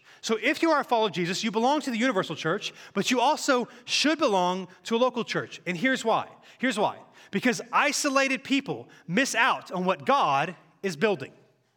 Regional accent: Cary, North Carolina, United States; I grew up in Cary, so kind of this area.

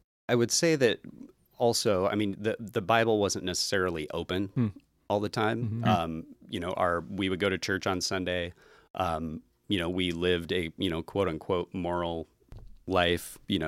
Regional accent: Idaho, United States; Well, I'm originally from Southern Idaho.

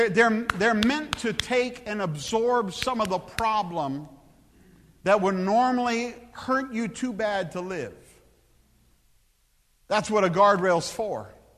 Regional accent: Texas, United States; I drive a truck because I'm from Texas.

